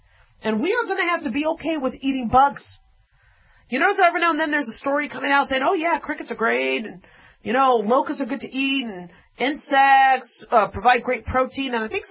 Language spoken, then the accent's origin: English; California, United States; Listen, I'm from California. Okay, so I'm still a Valley girl.